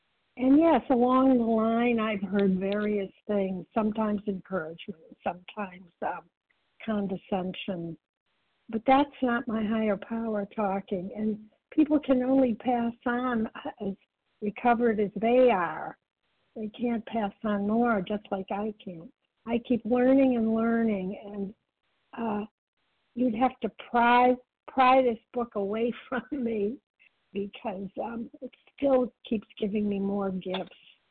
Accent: Massachusetts, United States; thank you. Thank you, Amy. I'm from Massachusetts.

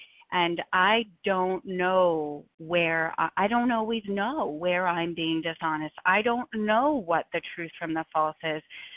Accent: Boston, Massachusetts, United States; from Boston.

